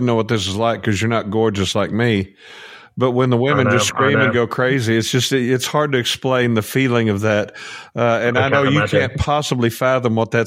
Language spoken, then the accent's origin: English; Norman, Oklahoma, United States; in Norman, my hometown, Norman, Oklahoma.